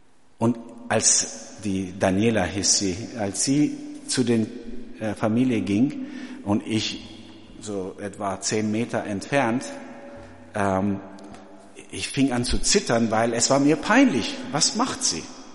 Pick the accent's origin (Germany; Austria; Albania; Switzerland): Albania; So war es bei uns in Albanien. Samstag war das Duschentag.